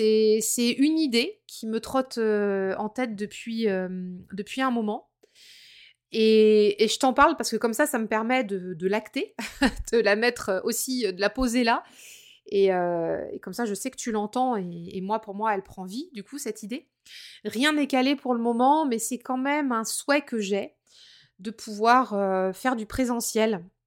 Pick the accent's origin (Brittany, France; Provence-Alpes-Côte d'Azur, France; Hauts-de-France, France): Brittany, France; On est beaucoup de Bretons, ouais, les Bretons en force.